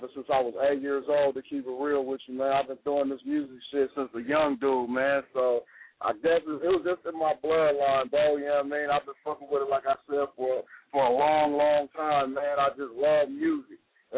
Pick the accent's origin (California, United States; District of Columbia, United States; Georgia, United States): California, United States; Sacramento; Man, bud, you know, I'm from Sacramento, California, man, 916, you feel me?